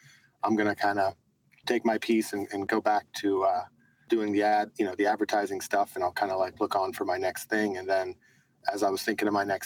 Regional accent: Philadelphia, Pennsylvania, United States; And back in my hometown of Philadelphia, there was an agency there called Quaker City Mercantile

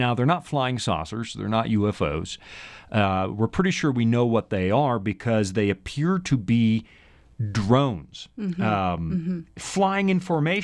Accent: Smithers, British Columbia, Canada; Well, I'm not sure I ever did grow up, reared in northern British Columbia, a little town called Smithers. Shout out to the people in Smithers. Behind the Alaska Panhandle, way up north in the middle

